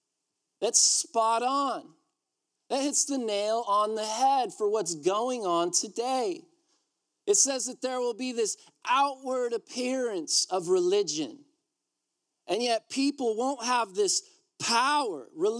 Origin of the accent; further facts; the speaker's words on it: United States; I love my country. I'm an American.